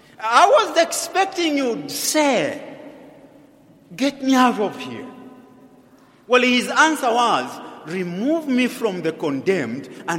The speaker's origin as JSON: {"language": "English", "town": "Kabwe", "region": "Central Province", "country": "Zambia", "said": "I come from Kabwe, as many of you have heard, and that's where we have the maximum prison"}